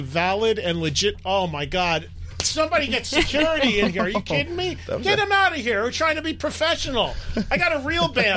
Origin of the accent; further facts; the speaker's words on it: New Jersey, United States; And we're from Jersey, and there he is.